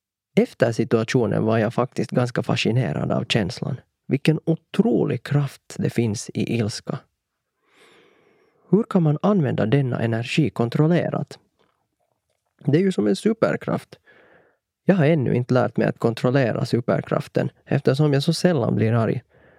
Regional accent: Colombia; now in Sweden; Min nästa stora utmaning är återresan till mitt hemland Colombia.

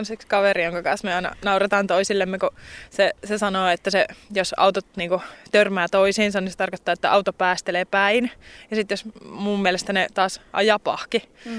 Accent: Oulu, North Ostrobothnia, Finland; accent: Oulu dialect; Mutta että kyllähän mä nyt Oulua tietenkin puhun ja kyllähän se varsinkin silloin huomaa, kun menee vaikka Helsinkiin.

